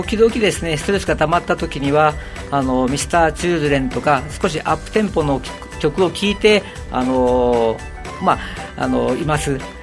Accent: Naha, Okinawa, Japan; 私は、この辺りの出身で、津和屋小学校、上原中学校を出て、私の両親がですね、那覇市の第一公設市場で精肉店をしていたために

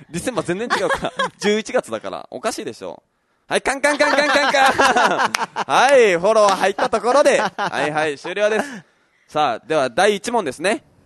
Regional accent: Kimotsuki, Kagoshima, Japan; おい、俺の地元な、俺の地元。同じ扱いすな。

